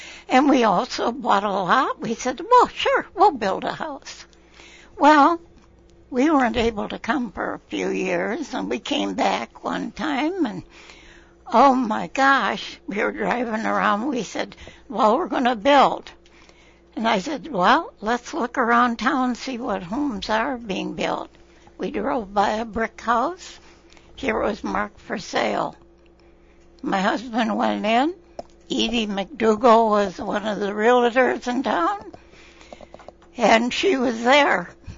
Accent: Elmore, Minnesota, United States; now in Lake Havasu City, United States; I came from Minnesota, and we were business people back there ourselves in a city called Elmore. And the only, probably how you would recognize it, is that Walter Mondale came from there.

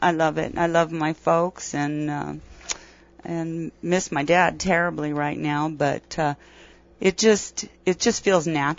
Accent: Lake Havasu City, Arizona, United States; I grew up on it, so I cherish growing up in Havasu and enjoying it while it was small.

